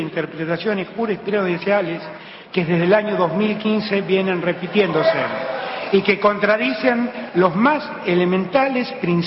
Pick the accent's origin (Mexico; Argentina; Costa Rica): Argentina; Buenos Aires; Soy orgullosamente porteño. Amo esta ciudad en la que nacieron Jorge Luis Borges, Roberto Arlt, Marta Minujín, Nini Marshall … Marta Argerich